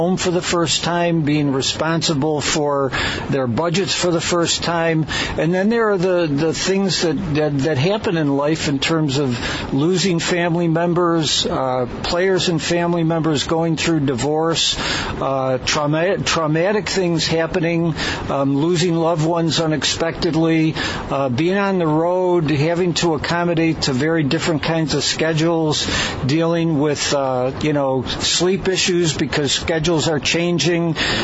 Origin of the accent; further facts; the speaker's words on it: Buffalo, New York, United States; Well, Marty, I grew up in Buffalo, New York.